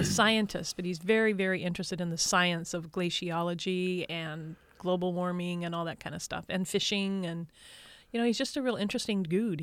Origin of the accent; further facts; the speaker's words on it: Petersburg, Alaska, United States; And he told the king that I was from Petersburg and that we celebrated a wonderful Soot na Mai down here.